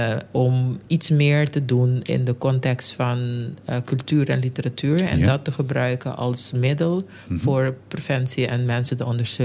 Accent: Curaçao; also born or lived in Netherlands; Ja, ik ben geboren en getogen op Curaçao. Ik heb 3 jaar in Nederland gewoond.

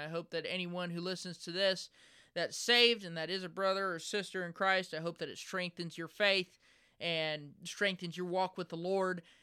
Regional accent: Texas, United States; I'm from Texas, and I attend a local Bible-believing church.

